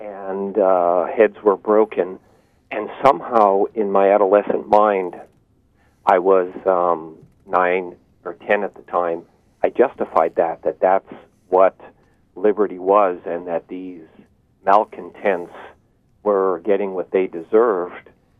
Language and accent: English; New York, United States; I missed the Vietnam War draft age by about 3 years growing up in New York